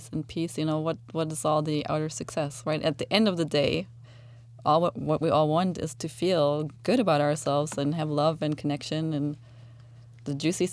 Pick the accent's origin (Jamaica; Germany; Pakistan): Germany; now in United States; I'm from Germany and my dream was to live in America